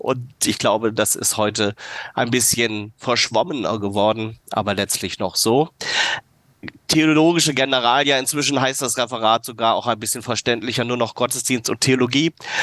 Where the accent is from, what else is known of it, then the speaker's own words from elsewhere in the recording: Kassel, Hesse, Germany; weil ich bin Städter, ich komme aus Kassel, kenne, glaube ich, gebürtig eben wirklich dörfliche Strukturen eigentlich gar nicht